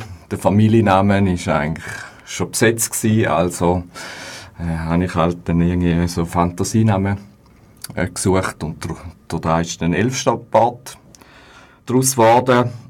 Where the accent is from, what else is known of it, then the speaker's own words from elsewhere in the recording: St. Gallen, Switzerland; now in Bern, Switzerland; Ich habe hier meine kleine Homepage und bin in St. Gallen, wo in Bern gestrandet ist.